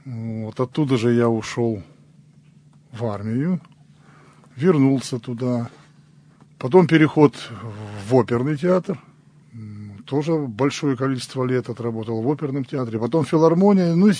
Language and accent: Russian; Kemerovo Oblast, Russia; moved away as an adult; Я сам из Сибири, с Кузбасса. Приехал сюда, поступил в музыкальное училище Чайковского в 81-м году.